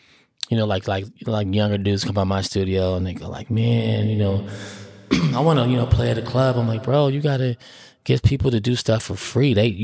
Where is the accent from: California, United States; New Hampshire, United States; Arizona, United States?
California, United States; I'm from the Bay.